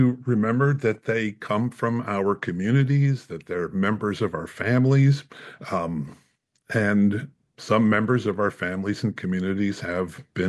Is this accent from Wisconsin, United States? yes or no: yes; Wisconsin, United States; I grew up in Wisconsin